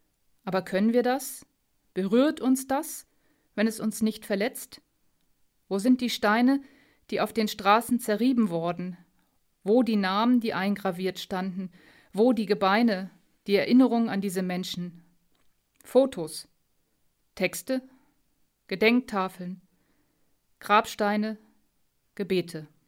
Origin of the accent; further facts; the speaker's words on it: Geismar, Lower Saxony, Germany; ich komme aus Geismar